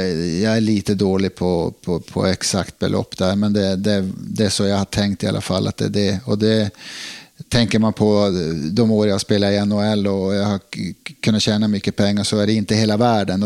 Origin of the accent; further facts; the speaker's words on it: Piteå, Norrbotten County, Sweden; also born or lived in Luleå; Och Skellefteå hade Micke Engström och där som jag har vuxit upp tillsammans med i Piteå och Luleå.